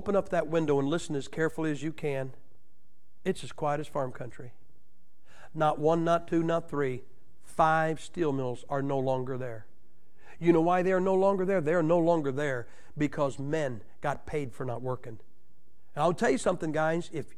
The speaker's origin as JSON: {"language": "English", "town": "Massillon", "region": "Ohio", "country": "United States", "tie": "born or raised there", "said": "I'm from Massillon, Ohio. I was raised three blocks from five steel mills."}